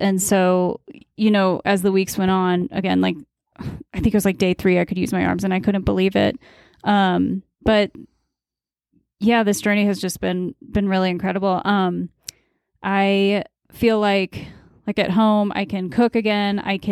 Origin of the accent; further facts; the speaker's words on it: St. Louis, Missouri, United States; I mean, you know, my future, I go back home. I'm from St. Louis, but I go back home this weekend.